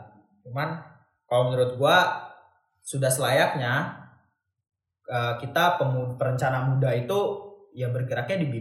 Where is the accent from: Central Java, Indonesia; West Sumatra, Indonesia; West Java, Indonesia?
West Java, Indonesia; Bogor; Di Bogor, gue lihat kan gue orang Bogor sih ya.